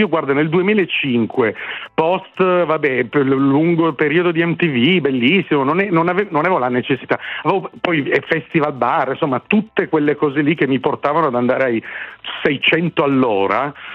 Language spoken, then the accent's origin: Italian; Turin, Piedmont, Italy; a Torino, che è l'altra mia casa natale, perché io sono torinese